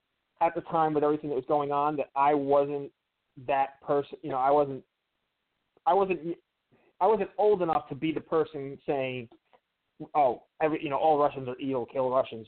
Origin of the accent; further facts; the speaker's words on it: United States; Paige is growing up in America good because I'm American